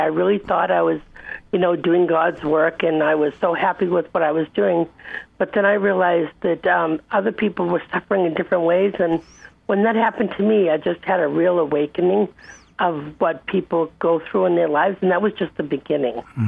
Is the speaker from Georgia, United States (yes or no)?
no; Boston, Massachusetts, United States; I grew up in East Coast in Boston, Massachusetts, and I lived in a bucolic community.